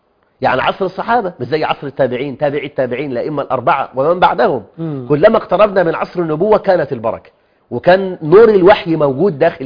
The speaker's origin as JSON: {"language": "Arabic", "country": "Egypt", "said": "ولا يوجد عندنا في مصر. وهذا مما يحزن."}